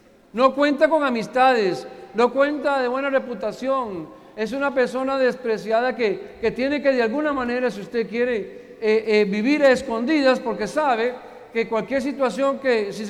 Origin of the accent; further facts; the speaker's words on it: Costa Rica; born there; Yo nací en Costa Rica y allá los campesinos en mi país